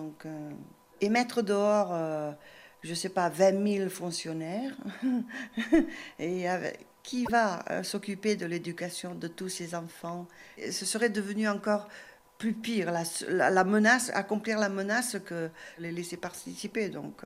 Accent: Spain; quand je pars à l'étranger, je ne dis jamais que je suis Espagnole.

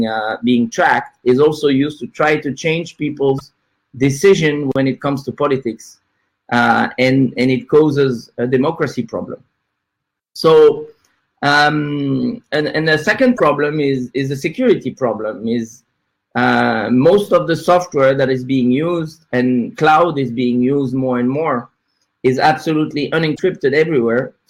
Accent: Paris, Île-de-France, France; I'm from Paris, France.

